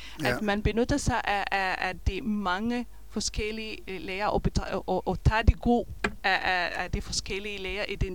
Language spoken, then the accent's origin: Danish; Israel; Danish is a second language; now in Denmark; I det verden, jeg kommer fra Israel